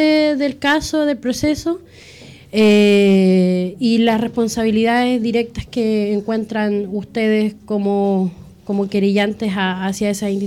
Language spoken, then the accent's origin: Spanish; Los Lagos, Chile; Yo soy de Chilhué, ahí hay una comunidad